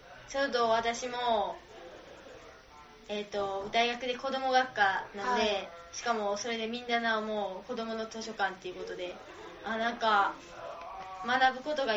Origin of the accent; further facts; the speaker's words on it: Kochi, Japan; now in Niigata, Japan; あ、実家は高知です。